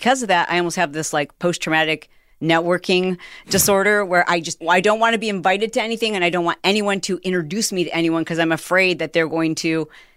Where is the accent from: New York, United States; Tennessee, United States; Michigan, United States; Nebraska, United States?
Michigan, United States; We're both from Michigan, so I love his sense of humor.